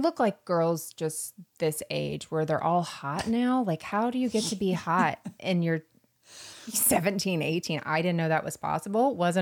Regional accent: Florida, United States; I'm from Florida, so I can say this, but Florida and Philadelphia are probably 10 years behind New York.

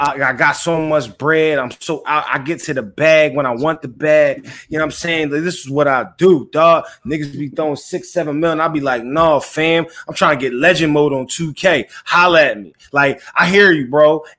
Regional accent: Philadelphia, Pennsylvania, United States; everybody knows I'm from Philly, right?

